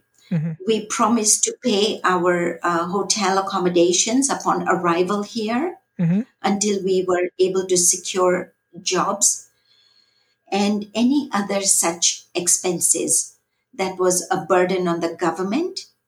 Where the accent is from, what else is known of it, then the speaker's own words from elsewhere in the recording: Vancouver, British Columbia, Canada; also born or lived in Calgary; I grew up here in Vancouver and in Calgary